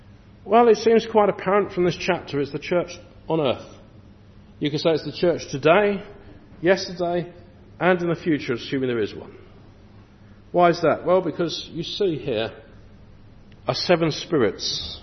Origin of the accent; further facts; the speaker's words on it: England, United Kingdom; If I look back over the history of my nation being an Englishman